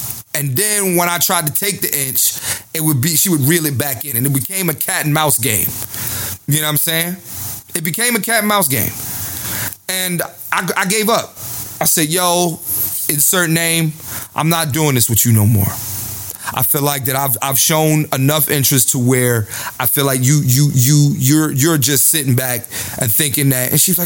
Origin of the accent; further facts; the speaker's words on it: Philadelphia, Pennsylvania, United States; See, I'm from Philly, right?